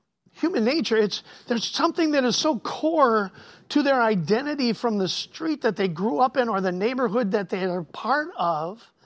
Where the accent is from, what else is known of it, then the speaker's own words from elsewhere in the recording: Cleveland, Ohio, United States; part of my story growing up in Cleveland was that I was a part of a gang.